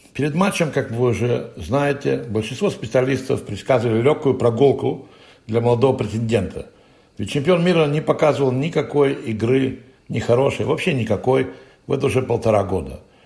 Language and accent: Russian; Riga, Latvia; рижанин Михаил Таль из моего родного города